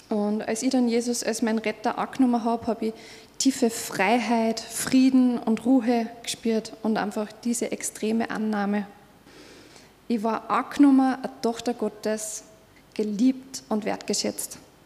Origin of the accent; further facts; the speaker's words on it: Upper Austria, Austria; now in Asten, Austria; ich wohne in Asten, bin ursprünglich aus dem Mühlviertel und bin beruflich Hebamme, habe mit Thomas zwei Kinder. Genau, so viel zu mir. Ich bin in einem christlich-katholischen Elternhaus aufgewachsen